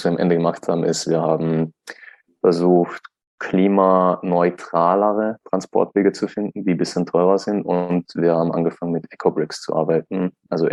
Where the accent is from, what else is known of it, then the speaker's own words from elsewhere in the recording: Austria; also ich komme aus Österreich